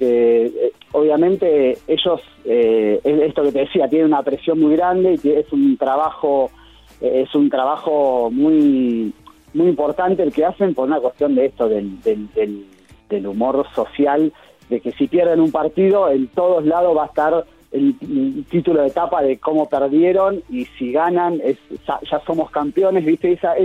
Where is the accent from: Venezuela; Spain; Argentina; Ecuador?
Argentina; como argentino, más allá de lo laboral, como argentino, tener dos copas